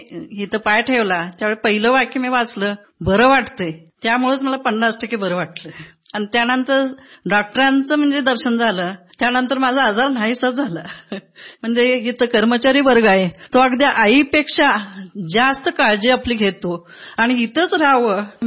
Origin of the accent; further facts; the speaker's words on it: Mangaon, Maharashtra, India; कोल्हापूर जिल्हा, तालुका हातकणंगले, माणगाव हे का माझं गाव, सेवानिवृत्त शिक्षिका आहे।